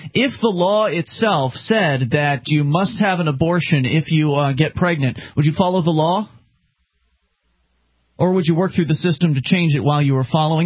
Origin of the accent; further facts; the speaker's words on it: the South, United States; I'm from the South. We're all from the South.